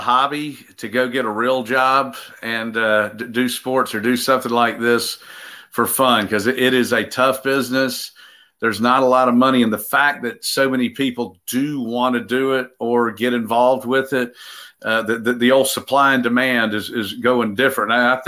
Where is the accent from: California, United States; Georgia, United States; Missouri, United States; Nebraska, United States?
Georgia, United States; Statesboro; when I was a little kid growing up in Statesboro that I'd be rubbing elbows with.